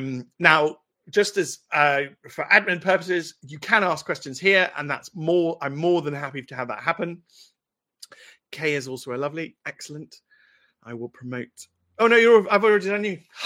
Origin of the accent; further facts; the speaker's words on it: United Kingdom; We are British, and it comes with a certain way of being and a certain way of behaving.